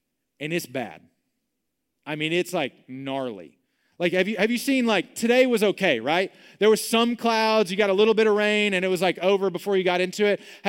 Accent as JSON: {"language": "English", "town": "Beaumont", "region": "Texas", "country": "United States", "tie": "born or raised there", "said": "I grew up in Beaumont. I grew up on the coast. We got to go fishing a good bit in salt water."}